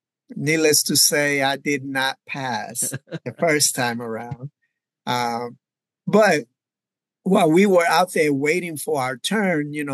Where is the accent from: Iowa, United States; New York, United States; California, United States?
New York, United States; Bronx; I remember growing up in the Bronx when hip hop was emerging, right? In the late 70s, early 80s